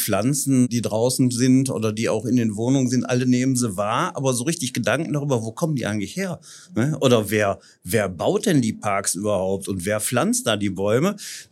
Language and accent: German; Essen, North Rhine-Westphalia, Germany; als Essener